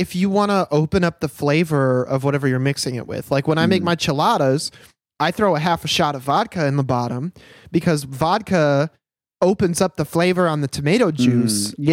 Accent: Michigan, United States; I grew up in Michigan and this is all I know.

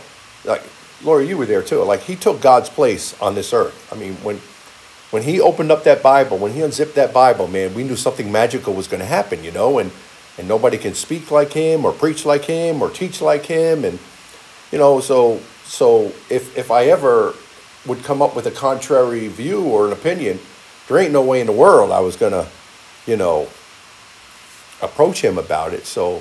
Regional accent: New York, United States; We're both from New York. It was amazing. We used to travel back and forth when we drove from, you know, New York State to Missouri.

